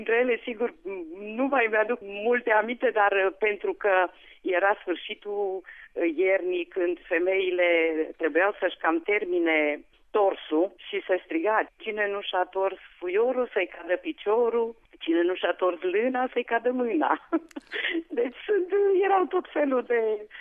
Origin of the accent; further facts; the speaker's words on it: Alba County, Romania; Da, într-adevăr, satul meu este la 2 km de Blaj, practic în această perioadă din 1968 este aparținător municipiului Blaj.